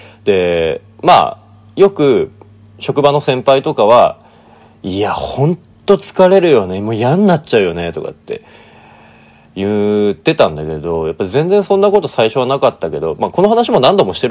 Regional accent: Sapporo, Hokkaido, Japan; まあ、僕の実家は札幌なんだけど

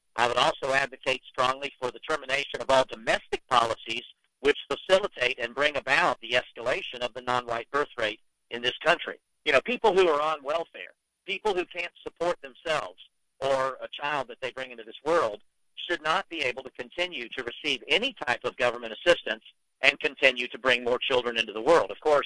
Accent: Miami, Florida, United States; Again, I grew up in Miami, and I saw how overnight Miami, Florida was taken over by an alien influx

